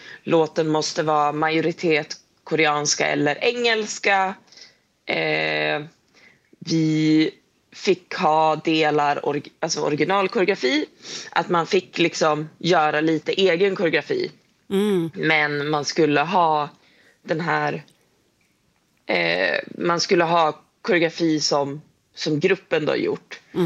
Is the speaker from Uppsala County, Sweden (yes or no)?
no; Umeå, Västerbotten County, Sweden; Alltså, vi är från Umeå.